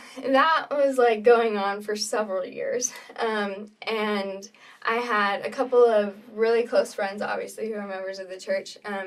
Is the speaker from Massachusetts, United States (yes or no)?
no; Arizona, United States; I'm from Arizona, by the way, so okay. This is where that's coming from.